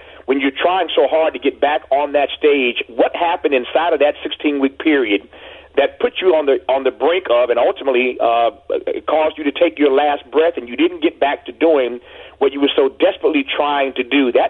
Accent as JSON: {"language": "English", "region": "Indiana", "country": "United States", "tie": "born or raised there", "said": "I grew up down the road in Indiana, and I could never have imagined as a child growing up in Indiana that I'd have this great fortune."}